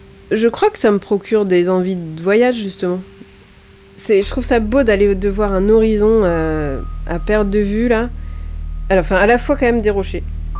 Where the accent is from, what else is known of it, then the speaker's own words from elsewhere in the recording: Saint-Cast-le-Guildo, Brittany, France; Quelques jours après ma naissance, je suis rentrée chez moi, dans le petit village de Planquette. Mais assez vite, je suis allée vivre avec mes parents à Saint-Ca, qui est sur la côte.